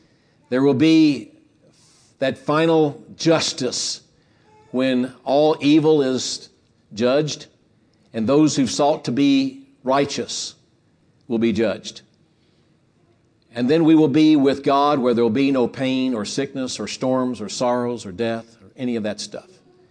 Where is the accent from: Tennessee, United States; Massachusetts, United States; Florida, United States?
Tennessee, United States; if you think of what happened last Tuesday with the tornadoes that were in Tennessee, my home state